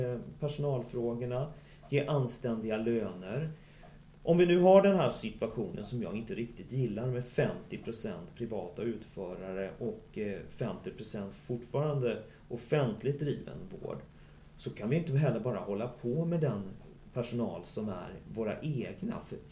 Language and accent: Swedish; Borås, Västra Götaland County, Sweden; born there; moved away as an adult; now in Stockholm, Sweden; Jag är faktiskt född i Borås. Och så flyttade jag till Stockholm, tror jag, när jag var 21. Och nu har jag snart bott här i, kan det vara 28 år? För jag blir 50 i november här nu.